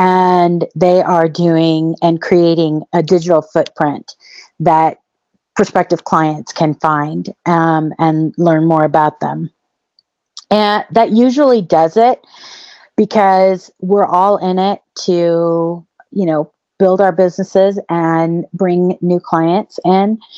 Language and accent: English; Mexico City, Mexico; also born or lived in San Antonio; now in United States; I grew up in Mexico City. I lived in San Antonio, and San Antonio is where I was an interpreter for a little over 13 years.